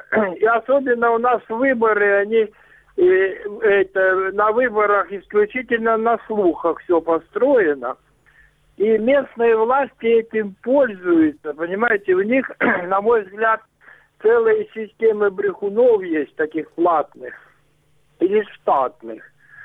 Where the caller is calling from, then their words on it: Luhansk Oblast, Ukraine; Луганская область.